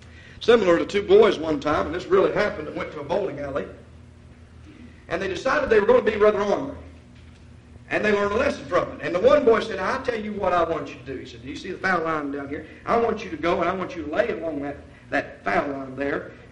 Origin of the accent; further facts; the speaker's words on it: Ravenswood, West Virginia, United States; also born or lived in Elk Fork, West Virginia; I grew up in Ravenswood, which is a town region, But I had opportunity when I moved to Elk Fork in Middleburn, West Virginia, to live in the country.